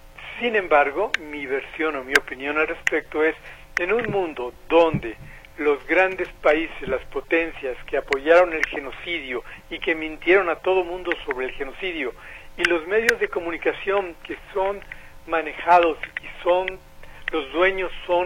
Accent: Ukraine; sí, soy ucraniano

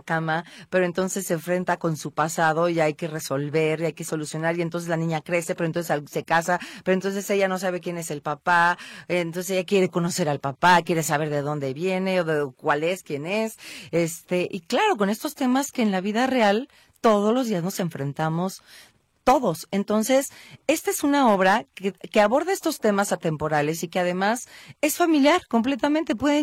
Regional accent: Guadalajara, Jalisco, Mexico

